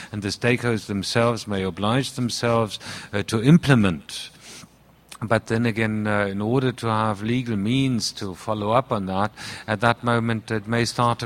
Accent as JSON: {"language": "English", "country": "Germany", "second_language": "English", "said": "from the Federal Republic of Germany."}